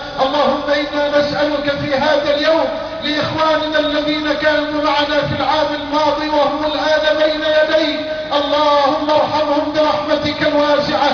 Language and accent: Arabic; Egypt; بلدنا مصر